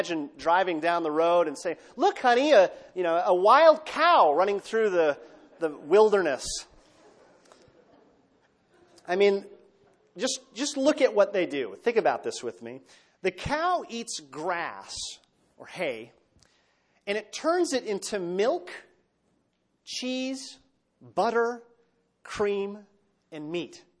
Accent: Minnesota, United States; Growing up in Minnesota, we had, you know, a saying for the manure spreaders.

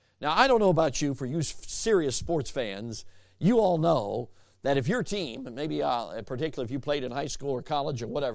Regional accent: Chicago, Illinois, United States; I grew up in Chicago, so please forgive me. All of my professional sports loyalties are with Chicago.

